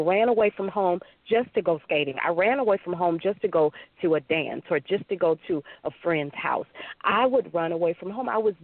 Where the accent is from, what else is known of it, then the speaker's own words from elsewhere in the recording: St. Louis, Missouri, United States; Louis, Missouri. And there was what we called a crazy hospital. It was called Malcolm Bliss.